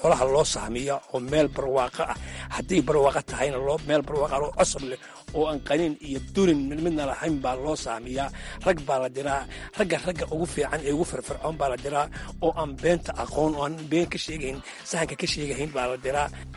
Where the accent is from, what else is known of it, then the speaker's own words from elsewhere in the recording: Buuhoodle, Togdheer, Somalia; waxaan ku dhashay magaalada Buuxoodle